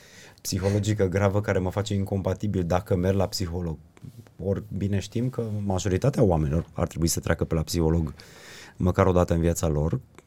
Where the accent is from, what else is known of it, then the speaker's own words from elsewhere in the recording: Sibiu, Sibiu County, Romania; Gândește-te că eu sunt din Sibiu, nu e cea mai modernă societate